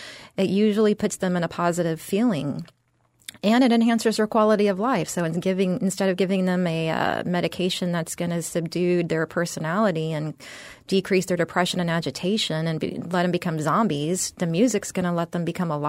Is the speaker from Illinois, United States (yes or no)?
no; San Antonio, Texas, United States; also born or lived in Austin / San Francisco Bay Area / New York City / New Jersey; I grew up in San Antonio, Texas.